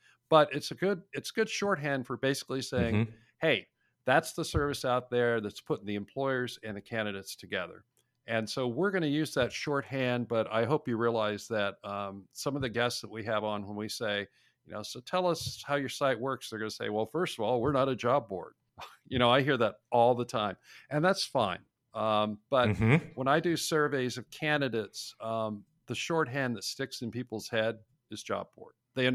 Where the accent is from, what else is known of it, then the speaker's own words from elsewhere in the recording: Texas, United States; born there; I was born in Texas, which has forever shaped my inability to handle cold weather. But I've kind of lived all over the country. I lived in Seattle for a while